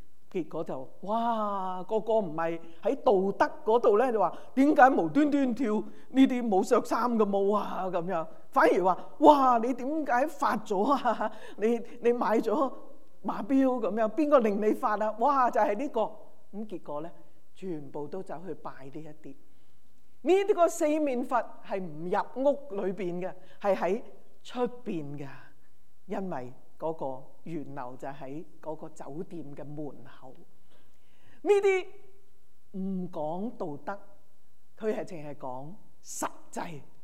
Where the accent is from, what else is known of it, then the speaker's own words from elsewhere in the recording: Hong Kong; 點解我哋香港人、廣東人、中國人咁樣猛燒香